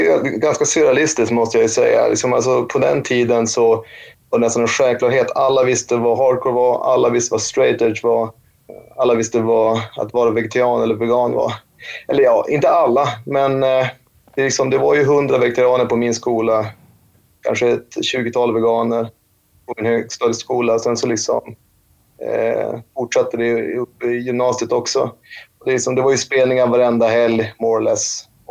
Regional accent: Umeå, Västerbotten County, Sweden; Ja, alltså, jag är uppvuxen i Umeå under det glada 90-talet

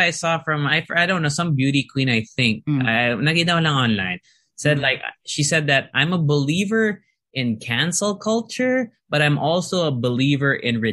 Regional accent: United States; I grew up in the States for a good part of my life.

